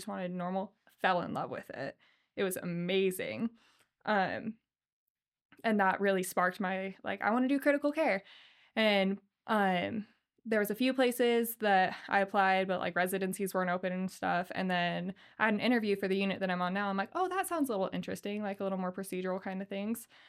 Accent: Idaho Falls, Idaho, United States; now in Boise, United States; Always knew I was going to move to Boise. I'm originally from Idaho Falls.

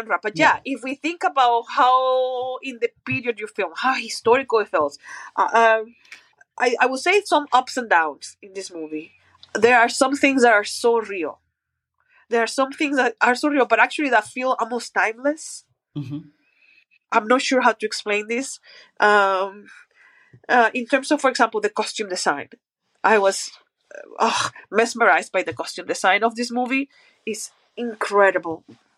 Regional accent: Maracaibo, Zulia, Venezuela; Maybe because we are from Maracaibo, Venezuela, which is a hot, dry place for most of the time.

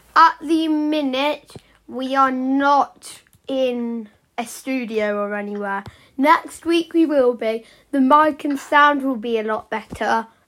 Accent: England, United Kingdom; Also, we are English, so pounds and stuff, yeah, I will be saying.

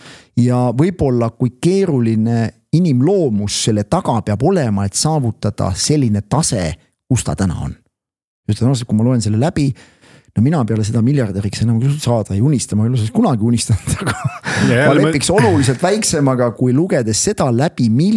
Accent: Viljandi, Viljandi County, Estonia; Ja sama meil on vähem mul maja taga, kus ma üles kasvasin tegelikult Viljandis.

